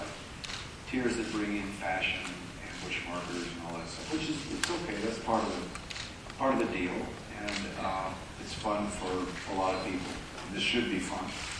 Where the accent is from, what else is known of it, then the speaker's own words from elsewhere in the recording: Los Angeles, California, United States; I guess going all the way back to when I was a little kid growing up in Los Angeles. And grew up in a lower working class neighborhood.